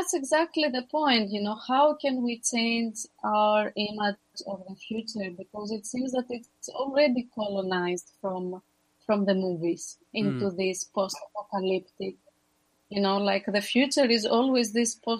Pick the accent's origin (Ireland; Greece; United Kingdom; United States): Greece; English is a second language; I come from Greece.